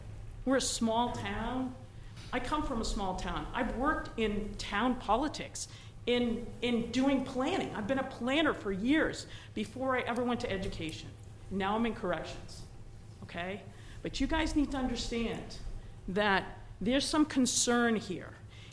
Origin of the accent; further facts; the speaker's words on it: Maine, United States; I come from Maine, from northern Maine. The amount of snow we get, that you all just got, that we all just got, is all the time.